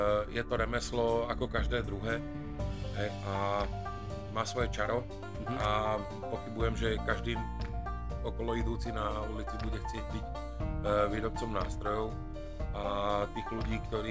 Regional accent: Záhorie, Slovakia; ja pochádzam zo Záhoria a ty často vravíš nad Sáskou, že my sme štát v štáte, máme svoj vlastný dialekt

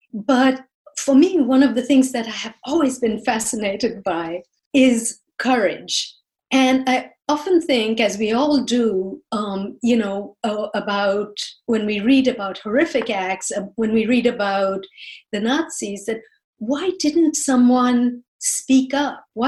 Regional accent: India; because I'm from India

